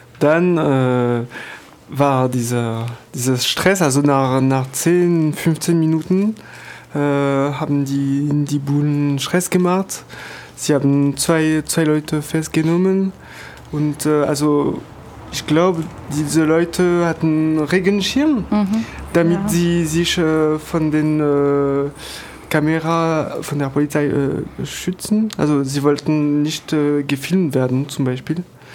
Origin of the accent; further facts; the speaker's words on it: France; German is a second language; now in Berlin, Germany; wir haben nicht so eine große Erfahrung in Berlin als Franzose